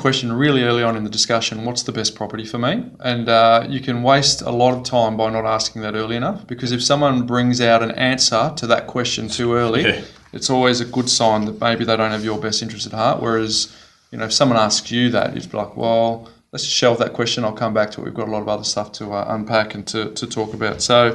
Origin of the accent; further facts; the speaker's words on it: Western Australia, Australia; we'll connect you with the right people over in WA. My hometown as well. So shout out to all the WA listeners.